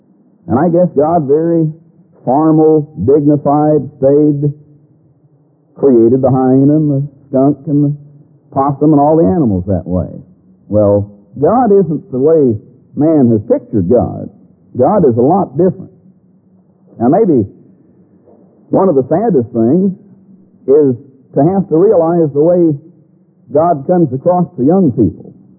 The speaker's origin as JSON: {"language": "English", "region": "Texas", "country": "United States", "tie": "born or raised there", "said": "I grew up in Southern Baptist Church down in Texas."}